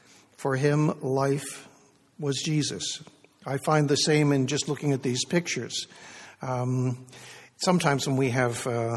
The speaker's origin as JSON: {"language": "English", "country": "United States", "tie": "born or raised there", "lives_now": "Canada", "said": "Well, I grew up in the States. I'm not sure what we have here in Canada."}